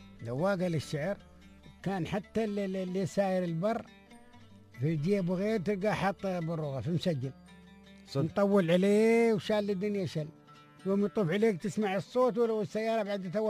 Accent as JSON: {"language": "Arabic", "country": "United Arab Emirates", "said": "قصيدنا نحن ولهجتنا نحن"}